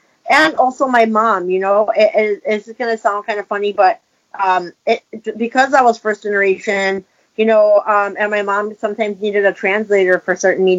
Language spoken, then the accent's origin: English; Cicero, Illinois, United States; I think as a child, even though I grew up in Chicago, in the Chicagoland area, I grew up in Cicero.